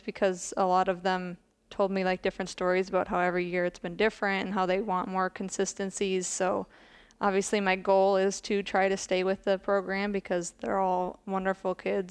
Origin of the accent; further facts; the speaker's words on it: Cottage Grove, Minnesota, United States; now in Des Moines, United States; Well, I am originally from Cottage Grove, Minnesota